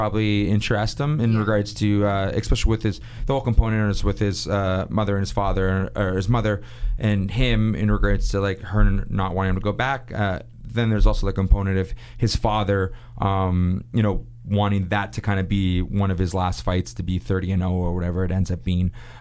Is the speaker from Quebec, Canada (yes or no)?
no; Toronto, Ontario, Canada; I'm from Toronto